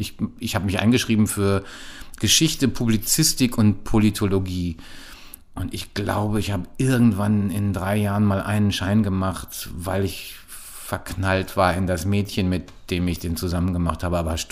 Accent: North Rhine-Westphalia, Germany; Ich bin ja in einer kleinen ostwestfälischen Kleinstadt aufgewachsen

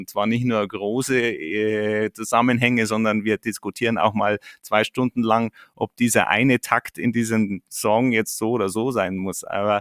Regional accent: Bad Tölz, Bavaria, Germany; born there; Ich bin Bayer durch und durch. Ich bin hier in Bad Hölz geboren und ich stehe voll zu meinen Wurzeln. Ich bin mit Rockmusik aufgewachsen

